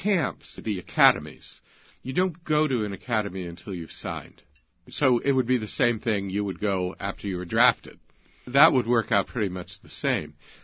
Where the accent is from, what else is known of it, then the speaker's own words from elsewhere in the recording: United States; in some ways it reminded me of growing up in America in the 1950s. When I was a kid, baseball was the sport. all kids played baseball.